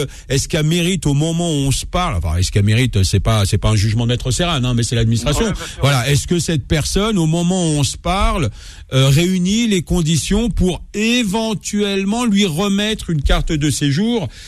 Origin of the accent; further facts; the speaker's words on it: Algeria; born there; l'Algérie était sous domination française, donc à partir du moment où je suis né là-bas